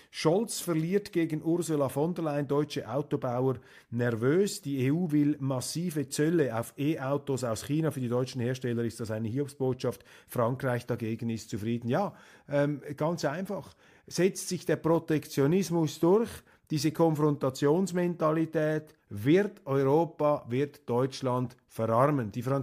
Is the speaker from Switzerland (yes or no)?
yes; Switzerland; Da muss ich jetzt als Schweizer aus neutralitätspolitischer Sicht entgegenhalten.